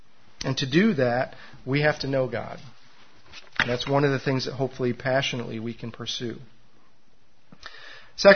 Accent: Farmington Hills, Michigan, United States; some of you may remember the house that I grew up in Farmington Hills.

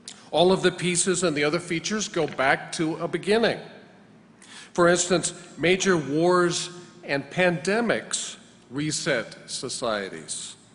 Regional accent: Los Angeles, California, United States; I grew up in Los Angeles in the 1960s, 1970s, so the air quality was horrific.

